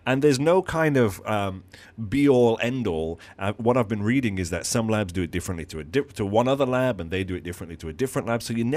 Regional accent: England, United Kingdom; I'm just English, you know, that's it, done.

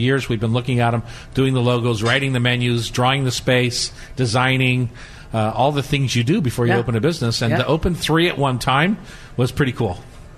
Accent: Delaware, United States; I'm from Delaware. That's a little different.

